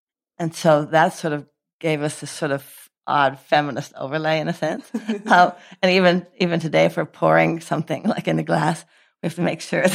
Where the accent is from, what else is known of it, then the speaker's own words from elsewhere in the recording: Eugene, Oregon, United States; We grew up in Eugene, Oregon, and we had a very traditional kinds of parents.